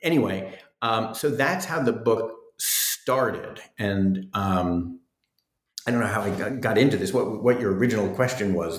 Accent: New York, United States; I happen to love New York. I'm from New York. I grew up there

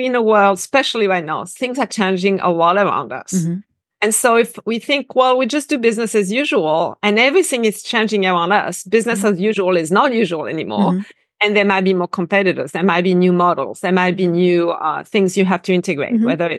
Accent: Paris, Île-de-France, France; English is a second language; If you haven't guessed, I'm originally from France. I'm from Paris. And I was born and raised a city girl, Parisian girl.

